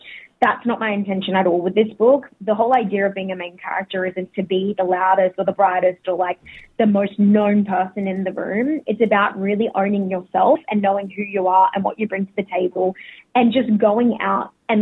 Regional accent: Brisbane, Queensland, Australia; now in Sydney, Australia; Born and raised in Meanjin, Brisbane, but I've been living here in Gadigal country down in Sydney for, I don't know, maybe the last 5 or so years.

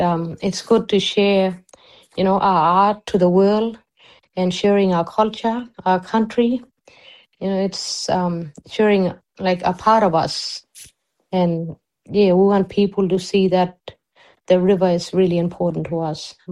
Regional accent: Western Australia, Australia; I'm a Koonindi Wamajari Maru woman, and we're here in the center of Kimberley.

